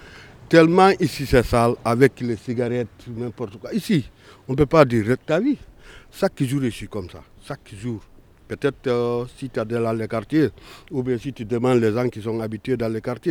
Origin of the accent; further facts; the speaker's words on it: Grand Est, France; Bah, pas plus que ça, je viens des Ardennes.